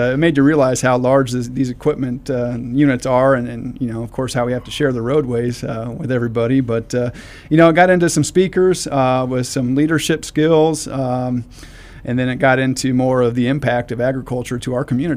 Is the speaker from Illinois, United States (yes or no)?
yes; Lincoln, Illinois, United States; I come from Lincoln is where I grew up and came up here for Illinois State